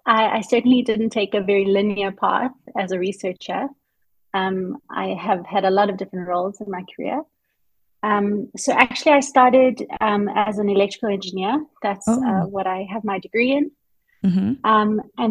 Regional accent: South Africa; I am from South Africa.

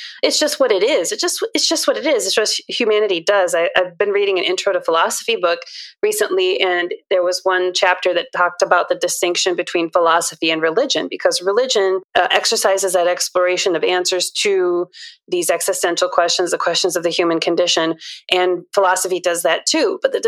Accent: Minnesota, United States; born there; I'm 38. And so I was born in Minnesota at the age of being born.

